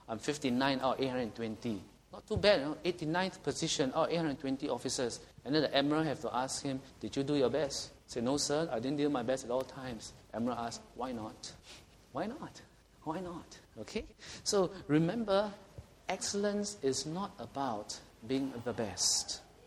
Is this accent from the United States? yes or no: no; Singapore; I'm a Singaporean.